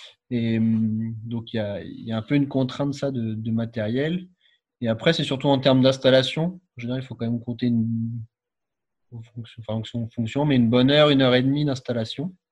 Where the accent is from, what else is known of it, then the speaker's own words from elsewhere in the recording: Brest, Brittany, France; Comme je suis de Brest au départ, j'ai fait aussi des événements voilà, en Bretagne